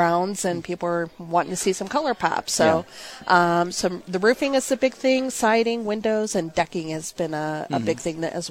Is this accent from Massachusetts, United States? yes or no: no; Ohio, United States; now in Michigan, United States; And then I moved back into Michigan. I'm actually originally from Ohio.